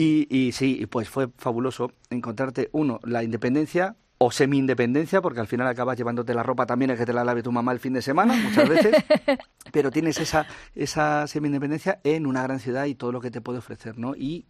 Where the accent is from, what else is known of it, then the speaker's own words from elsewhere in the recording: Talavera de la Reina, Castilla-La Mancha, Spain; voy a hablar de mi pueblo, de mi ciudad. Pues en Talavera